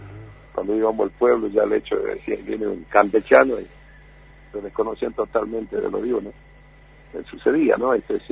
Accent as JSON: {"language": "Spanish", "region": "Salta", "country": "Argentina", "said": "del Chaco, de donde yo soy, del Chaco salteño"}